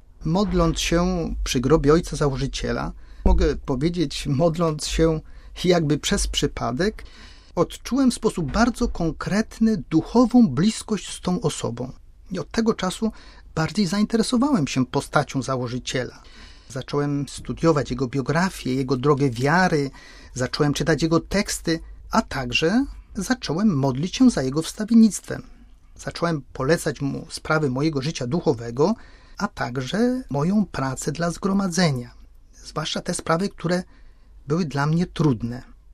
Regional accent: Lesser Poland, Poland; born there; urodziłem się niedaleko Podegrodzia

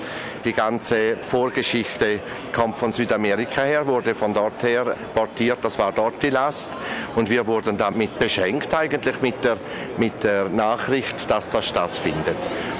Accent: St. Gallen, Switzerland; Wir sagen halt immer als St. Galler

